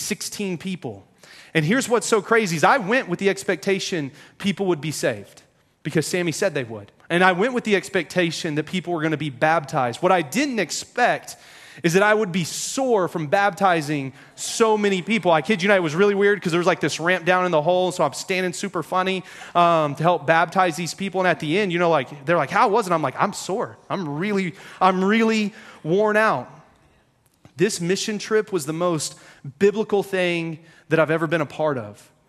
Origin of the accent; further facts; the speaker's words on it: Texas, United States; I'm from Texas and I'm with the young men's ministry.